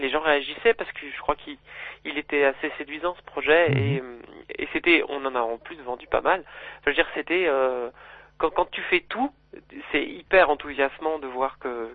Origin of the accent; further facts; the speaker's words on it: south of France, France; also born or lived in Versailles; je ne suis pas Versaillais. C'est un bruit qui court, mais c'est pas vrai. Je suis né à Versailles, mais j'ai grandi dans le sud de la France.